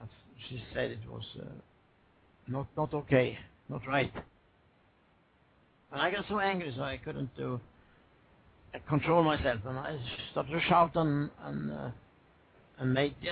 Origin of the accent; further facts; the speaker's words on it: West Coast, Sweden; I was raised on the Swedish West Coast in a fishing family